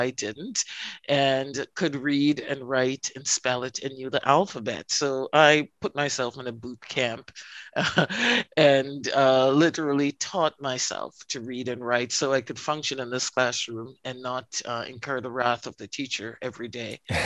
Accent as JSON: {"language": "English", "country": "Jamaica", "tie": "born or raised there", "said": "I was actually born on a slave plantation, as I've discovered recently in doing family genealogical history in rural Jamaica. And I stayed in the rural parts for the first 11 years of my life."}